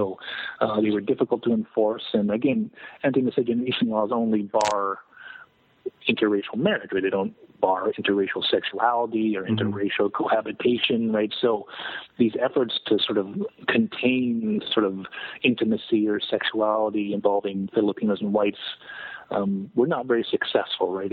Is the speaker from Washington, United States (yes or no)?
yes; Yakima, Washington, United States; Correct, in Yakima, my hometown.